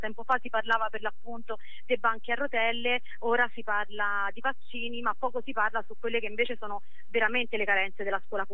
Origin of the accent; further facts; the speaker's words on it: Avellino, Campania, Italy; now in Florence, Italy; Io sono stata adottata da Firenze dal 2006, ma sono irpina e la mia città d'origine, Avellino